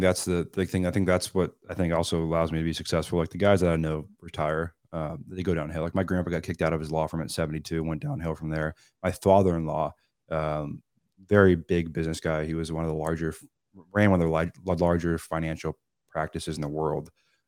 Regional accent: Seattle, Washington, United States; I'm not a Southern California kid. I'm from Seattle.

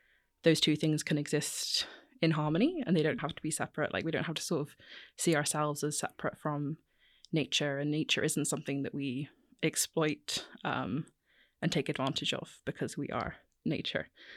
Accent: Bristol, South West England, United Kingdom; now in London, United Kingdom; So I've lived in London for 7 years, but I'm from Bristol in the West Country.

